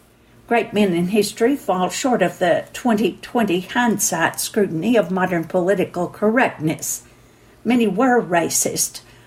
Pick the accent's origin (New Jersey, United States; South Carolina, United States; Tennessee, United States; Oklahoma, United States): Tennessee, United States; In my home state of Tennessee, legislators voted to take down a Confederate statue